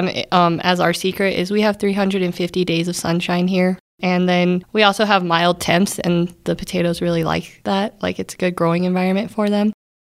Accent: Monte Vista, Colorado, United States; I am originally from Monta Vista, born and raised. I went to Sargent High School, graduated in 2014. My dad was a potato grower.

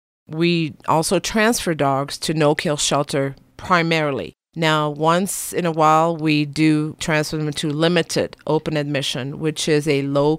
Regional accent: Belgium; I'm from Belgium, so I grew up there.

